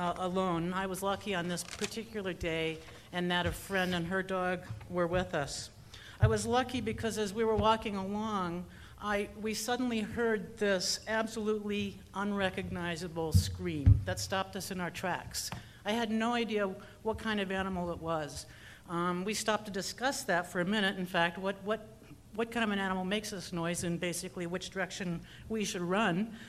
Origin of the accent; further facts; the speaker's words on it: Peña Blanca, New Mexico, United States; from Peña Blanca